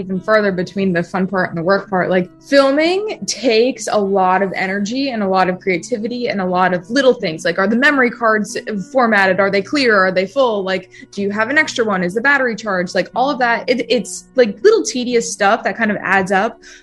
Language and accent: English; Jupiter, Florida, United States; And that's like the lighthouse in my hometown